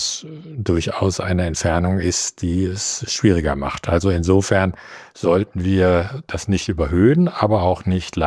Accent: North Rhine-Westphalia, Germany; born there; bin ja gebürtiger Westfale

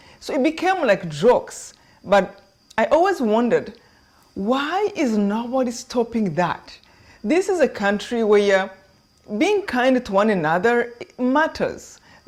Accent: Rwanda; So I grew up in Rwanda in my village.

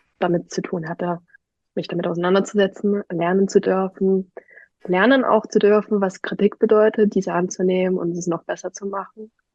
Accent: Leipzig, Saxony, Germany; Kurz zu mir … bin 25 Jahre, komme aus Leipzig und wohne jetzt seit 1.5. tatsächlich noch gar nicht so lange, jetzt im wunderschönen Zillertal, Österreich.

